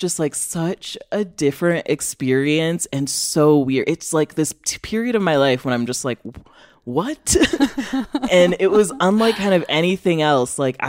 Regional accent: Illinois, United States; now in Chicago, United States; So I grew up in Northern Illinois, but I went to college in Western Massachusetts

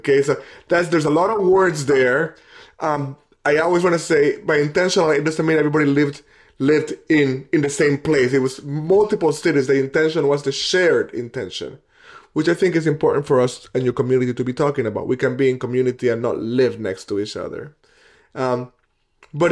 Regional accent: Puerto Rico; born there; I was born in Puerto Rico, and we were just at my parents' house

